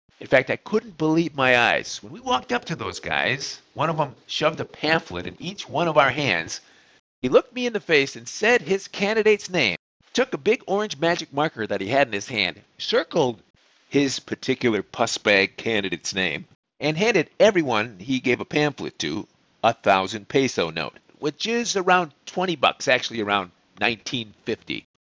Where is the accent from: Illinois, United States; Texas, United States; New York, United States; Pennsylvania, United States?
Illinois, United States; Chicago; I said, "Well, I'm used to that. I'm from Chicago."